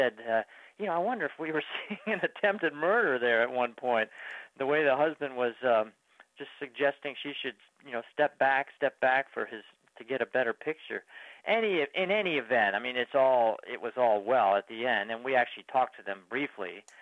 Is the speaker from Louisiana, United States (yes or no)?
no; New York, United States; born there; just like I was born in New York, and she was born in Las Vegas. You really can't get more American than that.